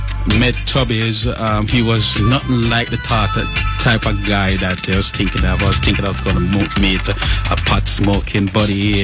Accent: Kingston, Jamaica; I was born in Jamaica, Kingston, Jamaica. I grew up in a Harbor View, considered a middle-class neighborhood.

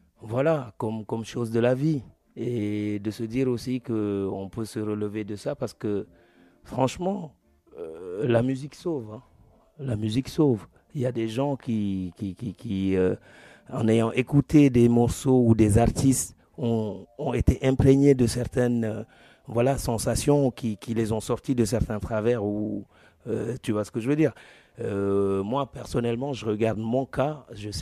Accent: Dakar, Senegal; also born or lived in Casamance; De Dakar, je suis, mais je suis né en Casamance quand même. Et j'ai grandi à Dakar. Ma dernière adresse, quand je résidais là-bas, était Norfoire.

